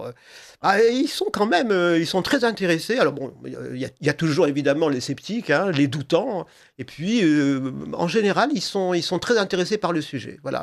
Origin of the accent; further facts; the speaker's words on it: Provence-Alpes-Côte d'Azur, France; Moi, je suis provençal. J'ai grandi en Provence. J'ai passé plein de temps à Saint-Tropez.